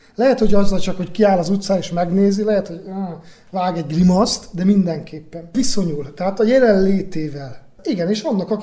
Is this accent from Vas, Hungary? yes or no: yes; Szombathely, Vas, Hungary; Szombathelyi vagyok, ott van a Szavária karnevál.